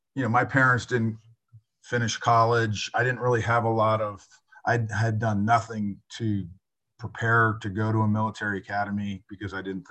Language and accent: English; California, United States; And I grew up in San Diego County, North County of San Diego.